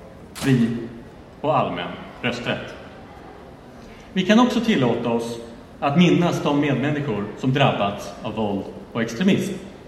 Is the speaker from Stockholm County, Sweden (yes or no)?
yes; Tyresö, Stockholm County, Sweden; Jag är uppvuxen här i Tyresö. Jag har levt de största delarna av mitt liv här. Och varje gång jag tillfälligt har lämnat har jag lika snabbt kommit tillbaka. Kort sagt, jag är stolt över att vara Tyresöbo.